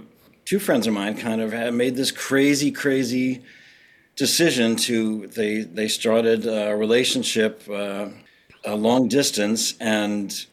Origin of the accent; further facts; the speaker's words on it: New York, United States; I was raised on Long Island, which is suburban in New York area.